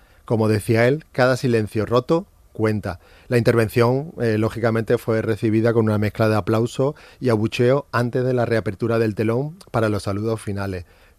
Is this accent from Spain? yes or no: yes; Spain; Y la verdad que yo como español